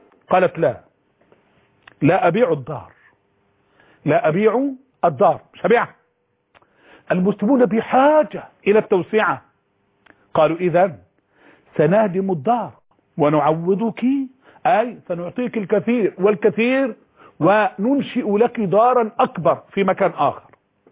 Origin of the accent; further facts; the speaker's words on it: Egypt; بلهجتنا المصريين